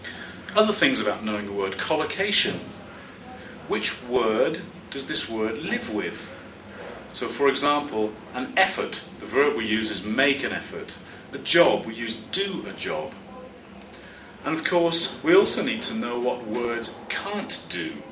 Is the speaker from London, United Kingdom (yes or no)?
yes; London, United Kingdom; now in United States; I am a teacher, teacher trainer, and materials writer. I'm originally from London, although I now live in the United States.